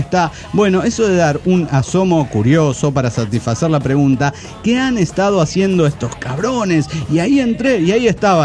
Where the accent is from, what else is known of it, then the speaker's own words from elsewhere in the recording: Tarija, Bolivia; de Tarija, Bolivia.